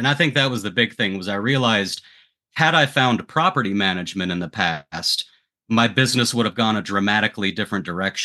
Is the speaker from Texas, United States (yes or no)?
yes; Texas, United States; So, well, I grew up in West Texas in a family where all the men they were self-employed